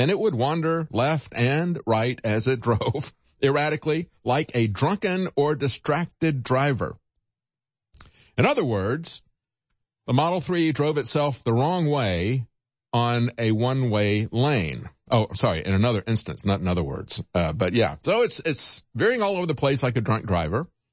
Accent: Florida, United States; very elderly drivers in Florida that I used to live with when I was growing up in Florida

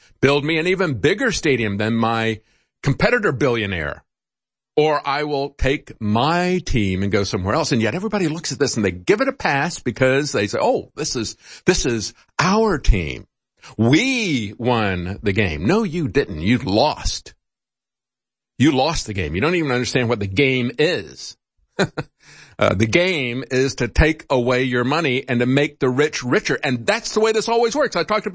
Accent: Florida, United States; Quite frankly, I grew up in Florida.

